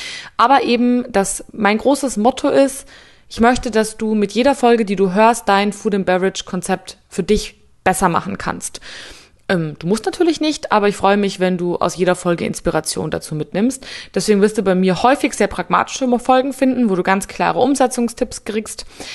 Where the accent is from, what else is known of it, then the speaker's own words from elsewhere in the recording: Munich, Bavaria, Germany; Ich komme aus München